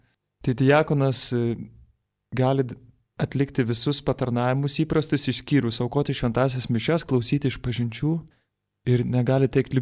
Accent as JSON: {"language": "Lithuanian", "town": "Vilnius", "region": "Vilnius County", "country": "Lithuania", "said": "Ir, na ką, esu vilnietis."}